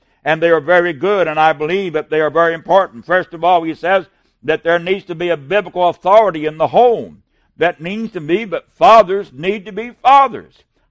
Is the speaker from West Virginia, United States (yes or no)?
yes; West Virginia, United States; sues West Virginia, being my home state